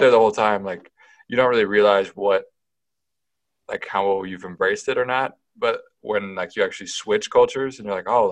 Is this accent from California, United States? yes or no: yes; California, United States; I say I'm from California. I split high school between two California spots. So, people are always like, you're fake Californian.